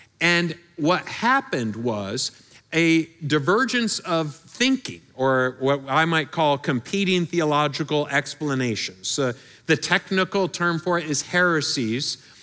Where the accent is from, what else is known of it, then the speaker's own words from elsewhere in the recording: Michigan, United States; which would have been very helpful in my home state of Michigan, and it is helpful here about 3 hours once a year.